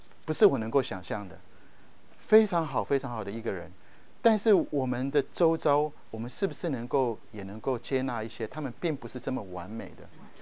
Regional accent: China; 我们中国人都很会读书，我们中国人的父母亲很重视教育

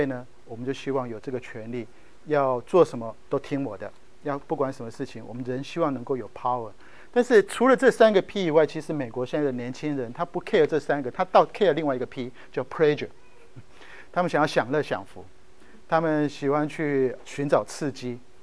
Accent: Japan; 我在日本长大，日本的小女生哈，她们很喜欢讲一个字叫做幸せ

